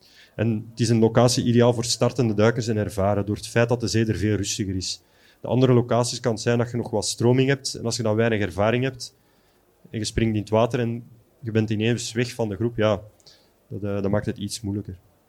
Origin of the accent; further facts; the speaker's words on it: Belgium; dat wij als Belgen in de Oosterschelde gaan duiken